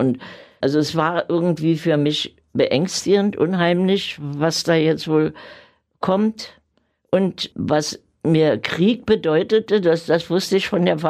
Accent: Berlin, Germany; born or raised there

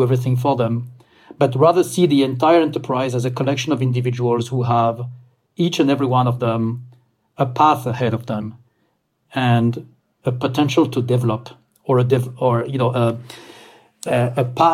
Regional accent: France; my home country, which is France.

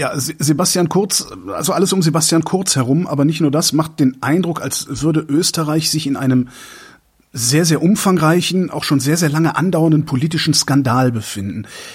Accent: Cologne, North Rhine-Westphalia, Germany; Ich bin Kölner, wir haben da ein Wort für, das heißt Klüngel.

